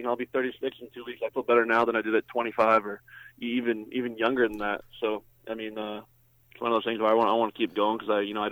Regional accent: Regina, Saskatchewan, Canada; So I think that a lot of memories have to do with the Rough Riders growing up in Regina.

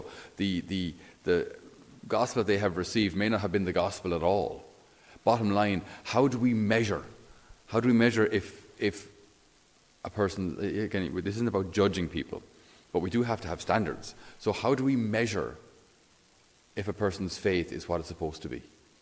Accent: Ireland; Our faith is an issue of the heart, and this is also where we as Irish struggle.

